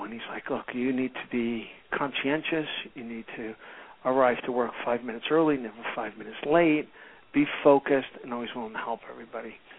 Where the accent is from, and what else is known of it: Brooklyn, New York, United States; born or raised there